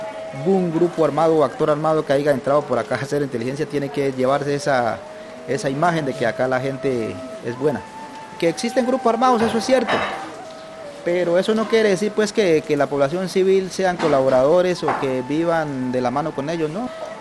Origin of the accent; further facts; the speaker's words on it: Corinto, Cauca, Colombia; Yo vengo de Corinto, soy nacido en Corinto, Cauca. Cuando ya fui joven, me fui unos 4 años a vivir por allá otra vez